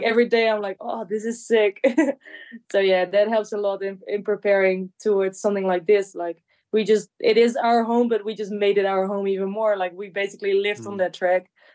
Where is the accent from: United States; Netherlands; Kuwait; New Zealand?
Netherlands; first language Dutch; English is a second language; I'm from the Netherlands.